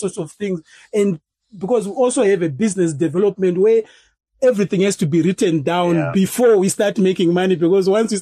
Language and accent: English; Bulawayo, Zimbabwe; Well, I grew up in Blawayo